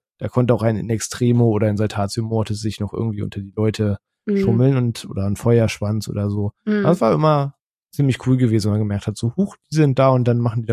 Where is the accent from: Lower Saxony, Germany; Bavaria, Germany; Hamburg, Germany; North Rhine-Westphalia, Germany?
Lower Saxony, Germany; in meiner Heimatstadt auch sehr häufig auf Mittelaltermarkt war